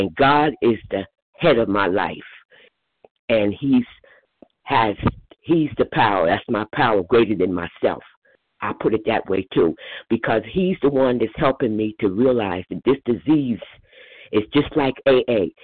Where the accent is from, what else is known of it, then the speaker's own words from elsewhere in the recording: New Jersey, United States; I'm from New Jersey.